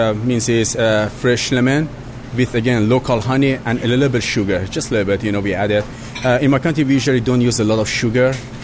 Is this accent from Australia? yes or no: no; Iran; I'm from Iran.